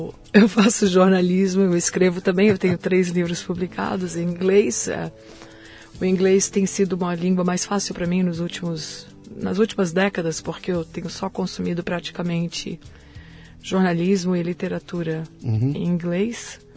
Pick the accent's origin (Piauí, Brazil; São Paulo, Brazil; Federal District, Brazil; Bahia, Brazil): Federal District, Brazil; Brasília; born there; Eu nasci em Brasília.